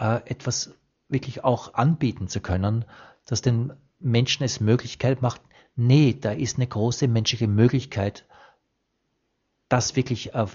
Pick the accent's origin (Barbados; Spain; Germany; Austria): Austria; hat in mir als Österreicherin ein totales inneres Beben ausgelöst.